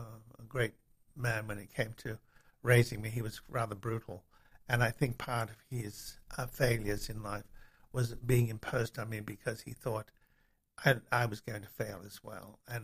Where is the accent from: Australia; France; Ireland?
Australia; now in United States; I came from Australia with $180 in my pocket.